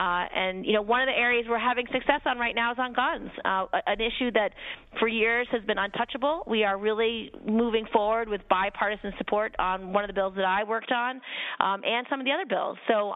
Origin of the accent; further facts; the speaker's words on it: New York, United States; But, you know, as a New Yorker, I am very concerned that we are cutting both Sandy aid